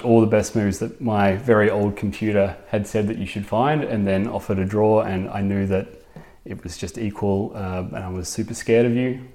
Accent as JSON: {"language": "English", "country": "Australia", "said": "You know, as an Australian, it's just not a career option at all."}